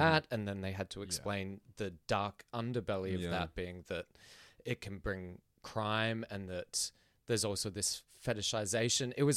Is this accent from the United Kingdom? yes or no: no; Philippines; I grew up in the Philippines